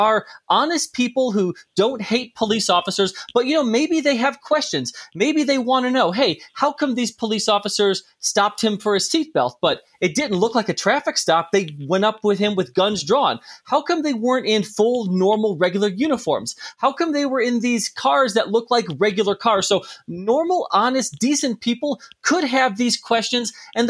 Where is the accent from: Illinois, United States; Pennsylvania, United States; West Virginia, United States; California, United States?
Illinois, United States; Chicago; moved away as an adult; I'm originally from Chicago. I didn't stick around the Chicagoland area.